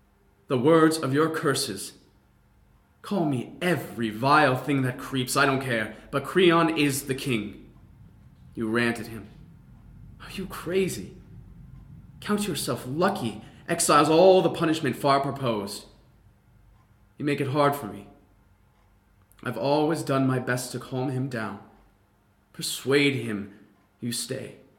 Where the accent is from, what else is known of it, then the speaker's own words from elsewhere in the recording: United States; accent: middle American; And I consider my accent to be just middle American, middle ground.